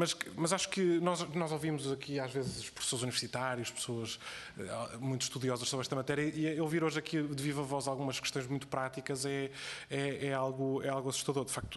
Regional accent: Porto, Portugal; eu sou do Porto, e no Porto nós nunca, o pretérito perfeito, nós nunca o pronunciamos bem, como sabem, não é? Nós dizemos, nós nunca abrimos aquela, nós abrimos todas as vogais.

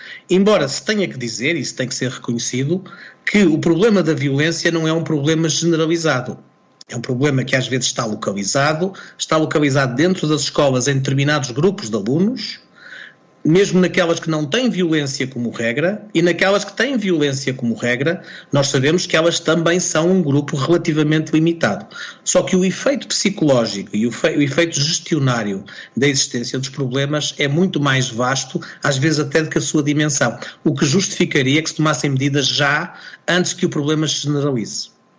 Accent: Viana do Castelo, Norte, Portugal; eu posso dizer estas coisas porque eu sou de Viana do Castelo, de uma localidade da província

